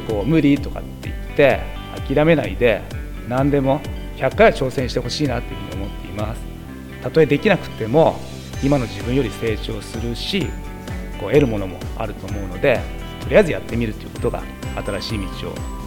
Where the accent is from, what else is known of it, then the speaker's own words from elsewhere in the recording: Yokote, Akita, Japan; 出身は横手市です。